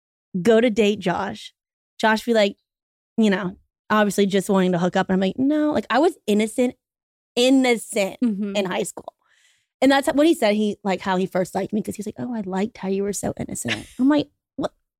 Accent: Baton Rouge, Louisiana, United States; We are both from Baton Rouge, Louisiana. I went to TCU my freshman year of college.

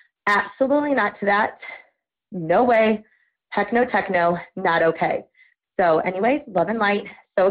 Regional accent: St. Louis, Missouri, United States; But anyways, I'm from St. Louis, so I don't know.

